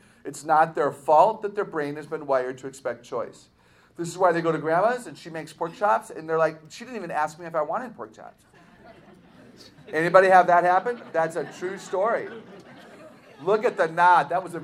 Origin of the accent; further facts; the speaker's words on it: Milwaukee, Wisconsin, United States; now in Fort Worth, United States; I'm from the Milwaukee, Wisconsin area. I grew up with rye bread.